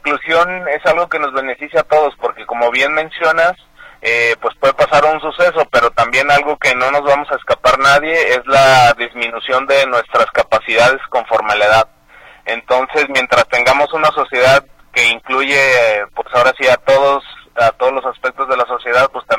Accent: Mexico; soy el primer mexicano usuario de silla de ruedas que ha terminado un Ironman en México

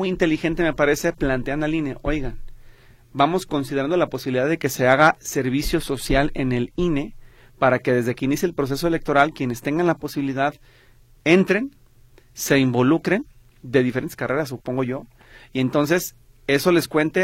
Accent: Mexico; en mi experiencia como reportero y como ciudadano mexicano

